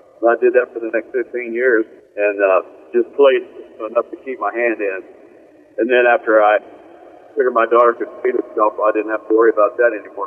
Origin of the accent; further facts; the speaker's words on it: Florida, United States; moved away as an adult; I grew up in the … era. I liked … all them guys … But as I got older, I started listening to country. And we had to leave Florida when I graduated from high school